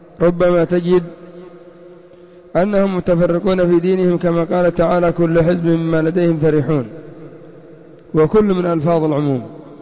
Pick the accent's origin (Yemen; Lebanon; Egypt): Yemen; وحزب الإصلاح عندنا في اليمن وهم الإخوان المسلمون